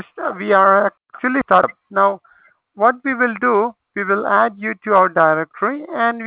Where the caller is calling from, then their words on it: Los Angeles, California, United States; I'm lo calling you from Los Angeles